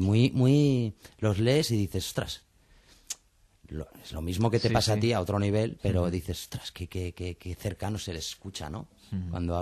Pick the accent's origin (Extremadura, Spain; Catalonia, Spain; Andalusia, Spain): Catalonia, Spain; Barcelona; siempre que venimos a Madrid, nosotros que venimos de Barcelona con la furgo